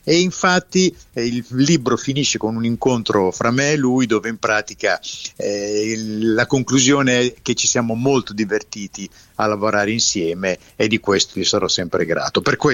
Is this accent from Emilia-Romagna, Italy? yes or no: yes; Bologna, Emilia-Romagna, Italy; ahimè, in quanto bolognese, che non mi dà grandi soddisfazioni